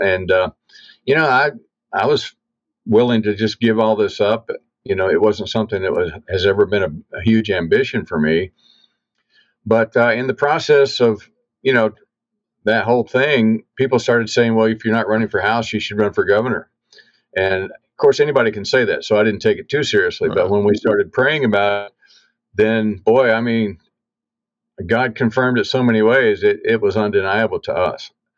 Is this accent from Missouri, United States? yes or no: yes; Missouri, United States; now in Iowa City, United States; My wife and I moved to Iowa City from Southeast Missouri, actually. I grew up in Southeast Missouri. And I grew up operating heavy equipment, dozers and drag lines.